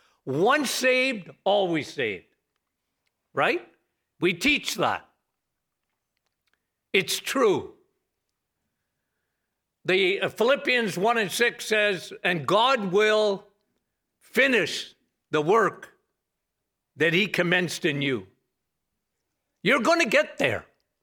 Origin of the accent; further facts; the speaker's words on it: Timmins, Ontario, Canada; I come from Timmins, okay?